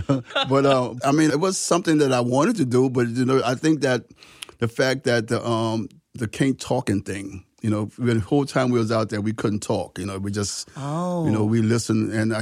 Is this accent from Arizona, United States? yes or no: no; New Orleans, Louisiana, United States; We grew up in the Third Ward, which was two blocks from Paris Prison on Gravier Street.